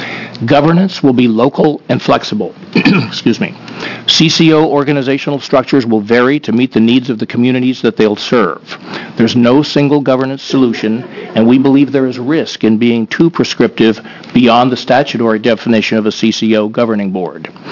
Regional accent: Portland, Oregon, United States; For the record … from Portland.

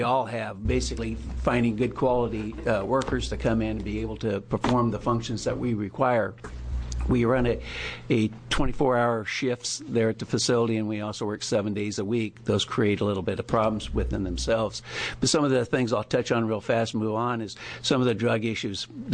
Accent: Oregon, United States; I am part of this system. I grew up here in Oregon. I am part of the K-12.

